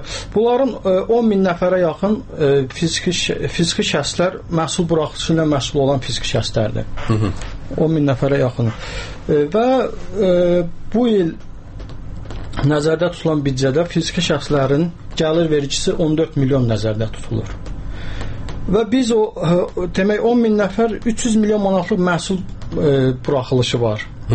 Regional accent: Nakhchivan, Azerbaijan; Mən həm də Naxçıvanlıyam və biraz da Naxçıvanlı kimi çıxış eləmək istəyirəm.

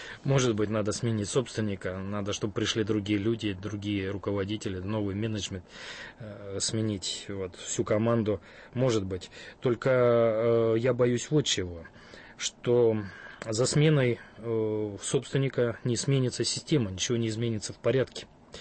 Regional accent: Siberia, Russia; У меня на родине в Сибири

